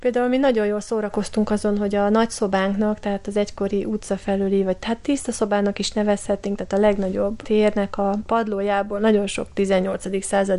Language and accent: Hungarian; Budapest, Hungary; hát én is ugye Budapestről ide jöttem, tehát hogy nagyon világos házban nőttem, vagy lakásban nőttem fel